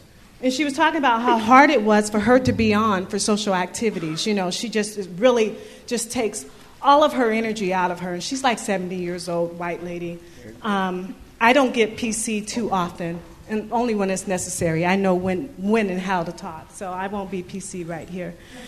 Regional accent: Seattle, Washington, United States; I'm from Seattle, born and raised. I moved to Georgia for several years, and it's when I returned to Seattle

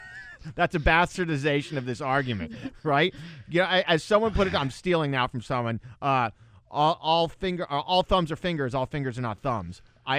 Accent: Houston, Texas, United States; and I grew up in Houston. I should care about this series very deeply.

